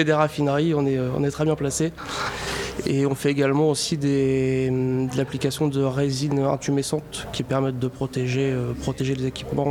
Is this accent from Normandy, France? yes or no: yes; Le Havre, Normandy, France; Je suis natif du Havre.